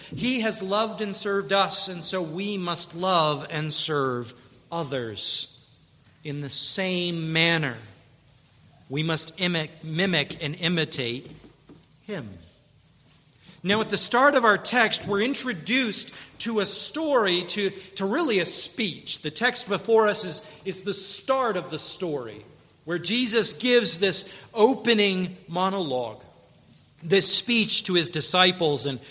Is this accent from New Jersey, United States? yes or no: no; New York, United States; moved away; also born or lived in Pennsylvania; I remember when I moved away from New York and lived in Pennsylvania, my accent began to flatten out into the Midwest tones.